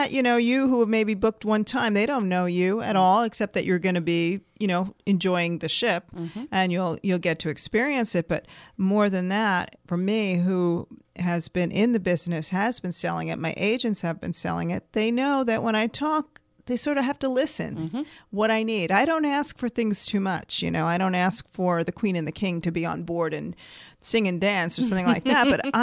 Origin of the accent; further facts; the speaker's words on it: New York, United States; I'm born and raised in New York and New Yorkers are very tenacious.